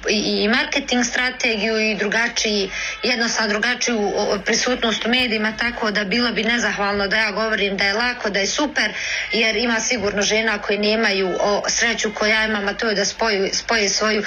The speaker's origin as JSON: {"language": "Bosnian", "town": "Kalesija", "region": "Federation of Bosnia and Herzegovina", "country": "Bosnia & Herzegovina", "said": "barijera s kojima sad najviše suočavam je činjenica da potičem iz Kalesije"}